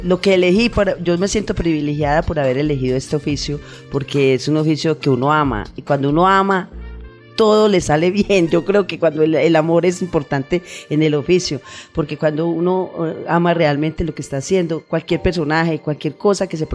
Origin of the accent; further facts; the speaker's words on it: Colombia; Yo crecí aquí en Aranjuez, prácticamente. Yo me vine muy pequeñita y aquí estudié en la Lorencita